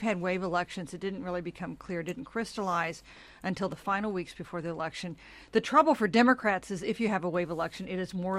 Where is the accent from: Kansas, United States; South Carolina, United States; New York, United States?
Kansas, United States; Kansas is at the center of the national political debate. That's my home state.